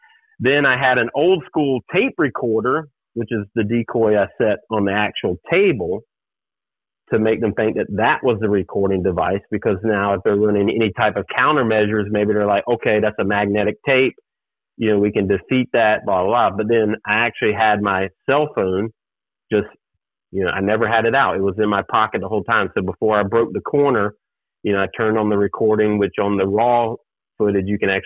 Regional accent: United States; I knew that I didn't say anything that I didn't have the right as an American to say.

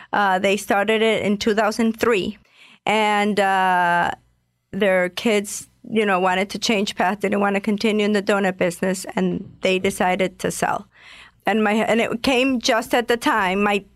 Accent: Venezuela; moved away as an adult; also born or lived in Milwaukee, United States; now in Atlanta, United States; Well, I came from Venezuela in 1999. I came to do my master's in architecture in the University of Wisconsin in Milwaukee, and I met my husband.

